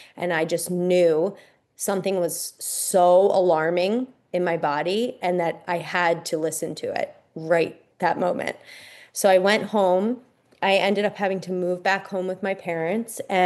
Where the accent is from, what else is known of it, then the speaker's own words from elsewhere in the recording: Pennsylvania, United States; And I grew up in the Lyme Belt. I grew up in rural Pennsylvania, right outside of Philadelphia